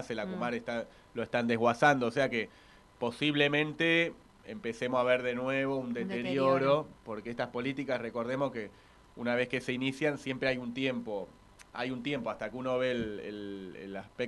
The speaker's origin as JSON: {"language": "Spanish", "country": "Argentina", "said": "un país como Argentina, que tenemos mar y río por todos lados"}